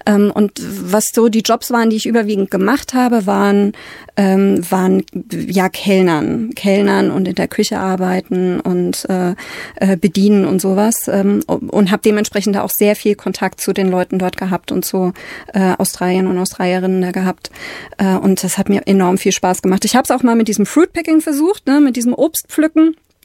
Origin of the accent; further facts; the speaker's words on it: Thuringia, Germany; ich bin geboren und aufgewachsen in Südthüringen, in einem ganz kleinen Nest mit nur 400 Einwohnern.